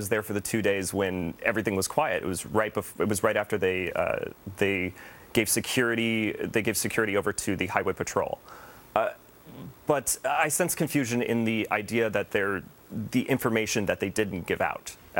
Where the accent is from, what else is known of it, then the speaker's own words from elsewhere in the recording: Los Angeles, California, United States; I'm from Los Angeles. We've had a ton of protests over the years